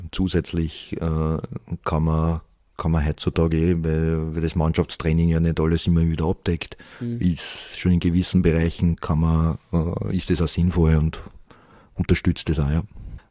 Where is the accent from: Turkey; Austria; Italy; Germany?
Austria; Vienna; Also ich bin ein Wiener, ich liebe die Stadt, aber ich bin nicht in der Stadt aufgewachsen. Das heißt, ich bin in Transdanubien aufgewachsen, im 22. Das war dann vergleichbar eigentlich mit dem Ländle. Ja. Ich wohne jetzt im 21. neben dem Machfeldkanal.